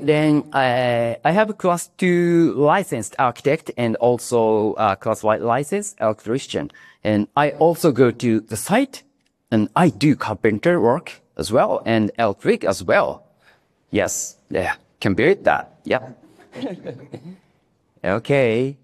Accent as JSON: {"language": "English", "region": "Hokkaido", "country": "Japan", "second_language": "English", "said": "We're talking about the Hokkaido because we are from Hokkaido."}